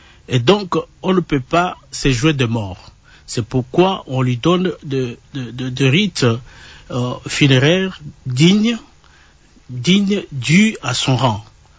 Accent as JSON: {"language": "French", "region": "Kongo Central", "country": "DR Congo", "said": "un peu partout chez nous au Bas-Congo"}